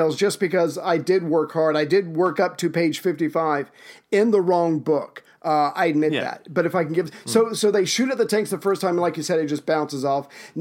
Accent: United States; I'm an American

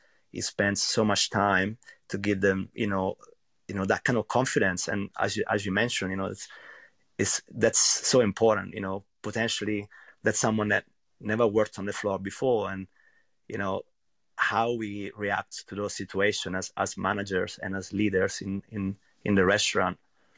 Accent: central Italy, Italy; English is a second language; Well, I'm from a really small village actually, in central Italy.

